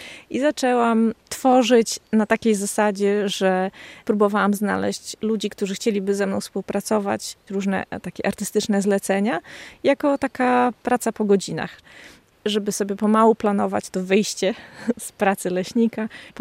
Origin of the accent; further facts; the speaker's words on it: Białowieża, Podlaskie Voivodeship, Poland; choćby to, że tutaj mieszkam. Nigdy nie wyjechałam z Białowieży. Mamy tutaj swój własny dom